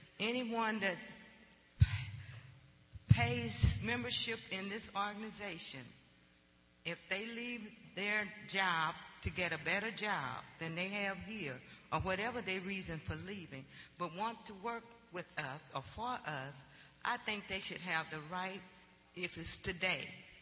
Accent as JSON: {"language": "English", "town": "St. Louis", "region": "Missouri", "country": "United States", "said": "from St. Louis, Missouri."}